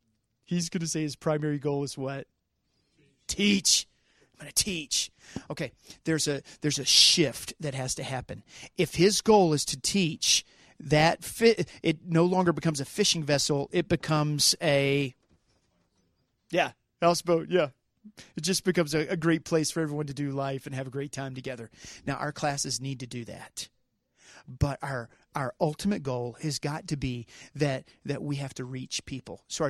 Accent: the South, United States; I came from the South. My dad's a Baptist preacher.

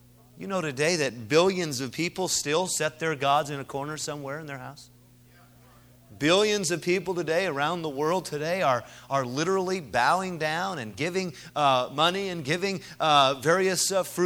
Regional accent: South Korea; I remember as a teenage boy growing up in Korea

